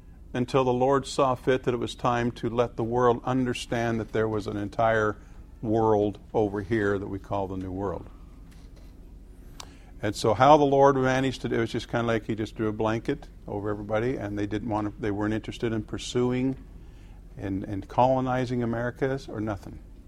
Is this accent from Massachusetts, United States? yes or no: no; Colorado, United States; I grew up in Colorado, and Arapahoe was the county in which I was living in for many years as a young man.